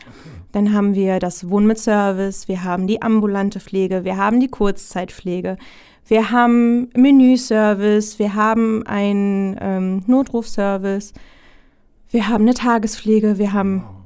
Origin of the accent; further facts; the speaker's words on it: Hamburg, Germany; bin 29 Jahre alt, komme hier aus Hamburg, auch gebürtige ja. Poppenbüttlerin